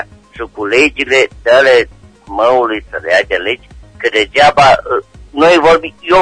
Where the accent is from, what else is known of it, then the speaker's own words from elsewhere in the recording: Caransebeș, Caraș-Severin, Romania; eu sunt din Caransebeș